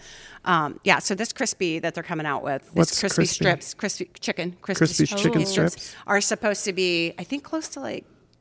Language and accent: English; Anna, Ohio, United States; Now I grew up in Anna, but I graduated from Anna High School, but I literally lived two houses away from the train track.